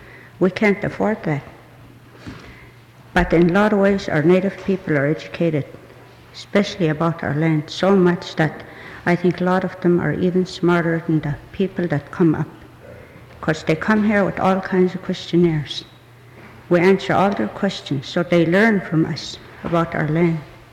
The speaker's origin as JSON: {"language": "English", "town": "Whistler", "region": "British Columbia", "country": "Canada", "said": "from Whistler, a lot of our old people are just as good as educated college attorneys or lawyers if they could be in our native tongue."}